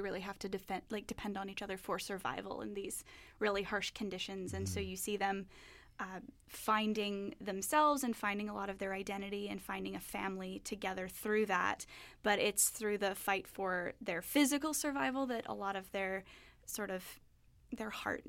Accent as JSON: {"language": "English", "region": "British Columbia", "country": "Canada", "tie": "born or raised there", "said": "because Joelle and I grew up quite near Barkerville"}